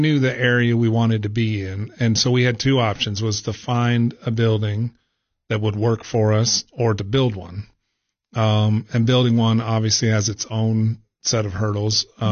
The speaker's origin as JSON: {"language": "English", "region": "Ohio", "country": "United States", "tie": "born or raised there", "also_born_or_lived": "Midwest", "lives_now": "Middle Tennessee, United States", "said": "I grew up kind of all over, mostly in Ohio, but my dad was with Sears and Roebuck for years, and we moved throughout the Midwest."}